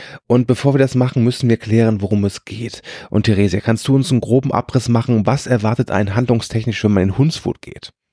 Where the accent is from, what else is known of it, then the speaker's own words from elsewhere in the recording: Rhineland, Germany; das kenne ich ja sogar, ich als Rheinländer